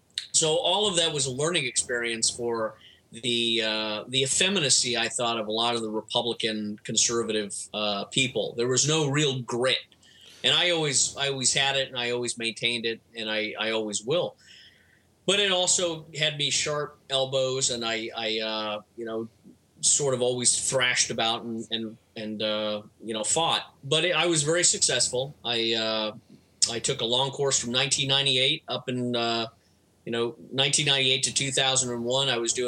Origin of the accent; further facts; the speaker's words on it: California, United States; I was raised in California, and California, for as liberal as some people try and brand it, it really is a cowboy state in a lot of the old West fashion